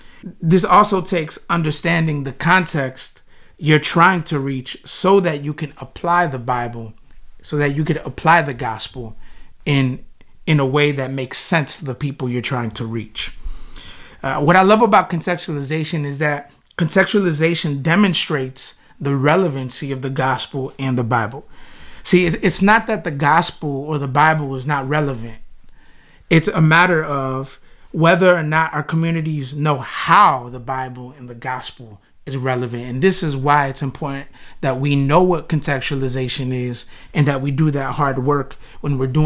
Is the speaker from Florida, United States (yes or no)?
yes; Florida, United States; also born or lived in Chicago; My wife and I, we moved 2 years ago from Chicago to plant this church. We actually parachuted in. I knew about this community because I actually grew up in South Florida, and I always knew that that neighborhood was the Latino hub